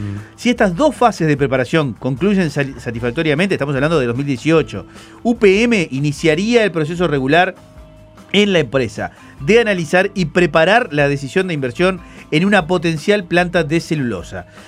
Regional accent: Punta del Este, Maldonado, Uruguay; yo soy de Punta del Este, pero no tengo ningún negocio en turismo

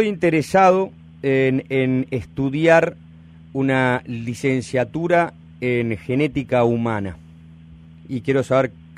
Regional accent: Uruguay; Yo soy uruguayo

